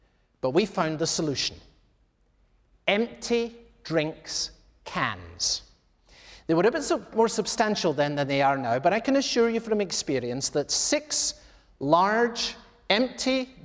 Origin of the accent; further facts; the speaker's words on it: Edinburgh, Scotland, United Kingdom; One of the things I loved to do as a kid growing up in Edinburgh was to go and see Scotland play rugby